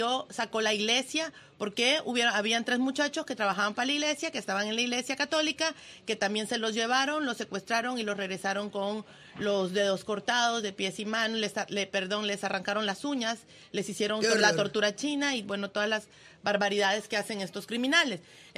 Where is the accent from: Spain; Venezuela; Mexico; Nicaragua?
Nicaragua; cosa que no somos los nicaragüenses ese tipo de personas